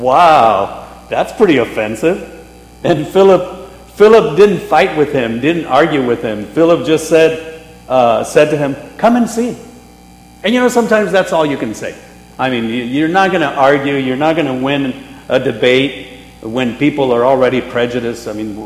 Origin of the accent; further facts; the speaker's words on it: Zapopan, Jalisco, Mexico; if I tell you where I'm from, you're going to say, Sapo what? Because I'm from Zapopan.